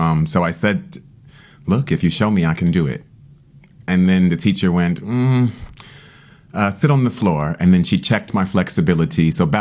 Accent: Washington, District of Columbia, United States; So as a child, I was growing up in Washington, D.C., and you go to schools depending on your neighborhood.

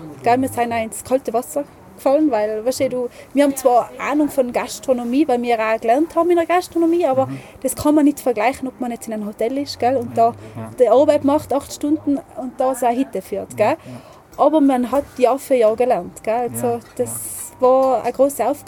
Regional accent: Tyrol, Austria; Ich bin gebürtig aus dem Pitztal

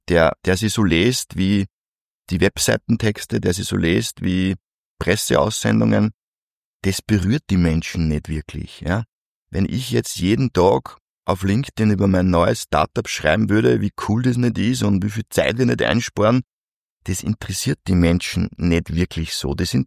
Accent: Upper Austria, Austria; ich rede nicht in Hochdeutsch, weil das ist nicht ich bin Oberösterreicher, ich rede im Dialekt

